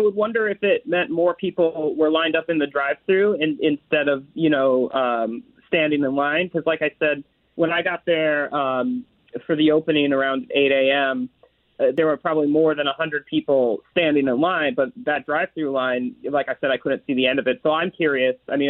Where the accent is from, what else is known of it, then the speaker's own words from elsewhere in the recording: Florida, United States; I'm from Central Florida, so I did not grow up with White Castle.